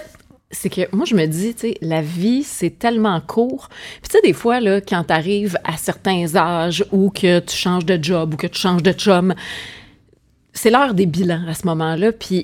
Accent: Montreal, Quebec, Canada; Je suis née dans Hochelaga, mais j'ai grandi beaucoup à 4 portes de chez nous, chez mes grands-parents.

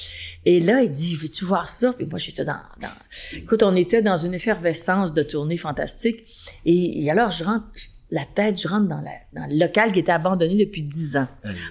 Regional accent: Saint-Sulpice, Quebec, Canada; Moi, je suis née, en fait, j'ai grandi dans la Naudière, à Saint-Sulpice, précisément. Par la suite, j'ai eu un autre 25 ans à la Valdrie, donc le village voisin. Mais j'ai toujours travaillé à Montréal.

